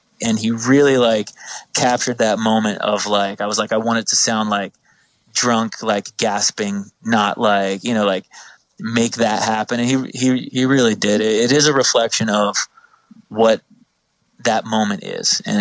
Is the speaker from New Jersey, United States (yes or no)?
yes; New Jersey, United States; I'm from South Jersey.